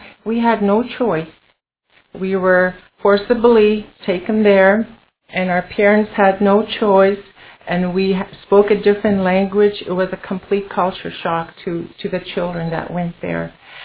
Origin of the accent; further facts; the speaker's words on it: Alberta, Canada; I'm from Piikani Nation, from the nation that the lawyer comes on often.